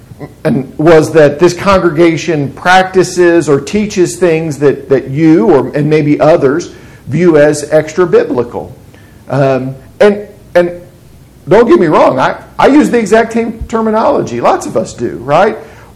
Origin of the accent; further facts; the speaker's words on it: Kansas City, United States; Well, because I grew up in Kansas City.